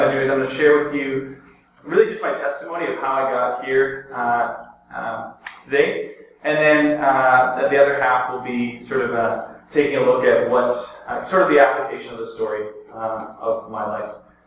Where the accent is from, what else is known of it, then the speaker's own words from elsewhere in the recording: Iceland; I'm from Iceland. I'm born and raised in Iceland